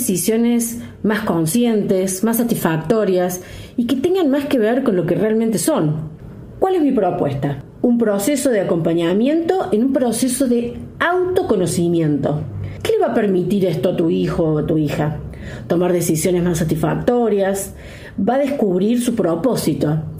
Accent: Córdoba, Argentina; Soy la coach vocacional, soy cordobesa, soy coach y soy madre.

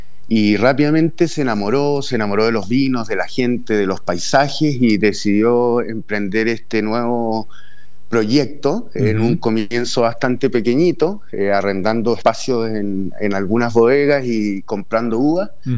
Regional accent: Chile; moved away as an adult; now in Argentina; yo soy chileno

